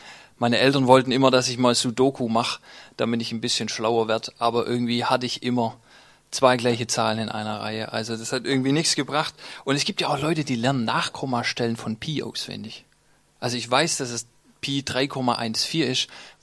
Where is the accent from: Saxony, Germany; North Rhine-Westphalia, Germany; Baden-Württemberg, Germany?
Baden-Württemberg, Germany; Ich bin angestellt in Stuttgart. Ich komme zwei Nachbarorte von Hülben, wenn das jemand was sagt. Schwäbische Alb.